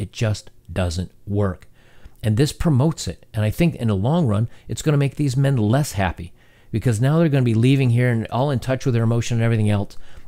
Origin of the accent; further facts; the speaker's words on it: Louisiana, United States; I grew up in Louisiana where the definition of a man is very narrow.